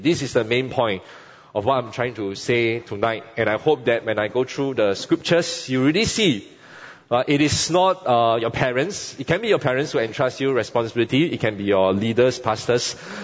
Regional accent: Singapore; Maybe we talk about things like our privilege as a Singaporean to enjoy good education, to enjoy healthcare, to enjoy your MRT seat.

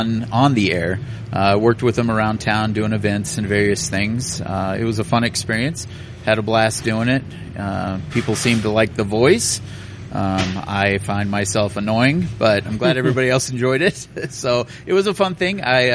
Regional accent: El Segundo, California, United States; also born or lived in Phoenix / Long Beach; I was born in Phoenix. My family moved right away to California. I lived in El Segundo and Long Beach.

